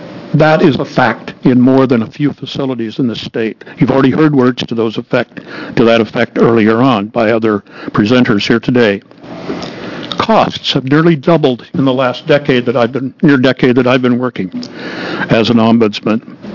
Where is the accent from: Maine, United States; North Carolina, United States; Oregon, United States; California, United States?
Oregon, United States; I am from Benton County.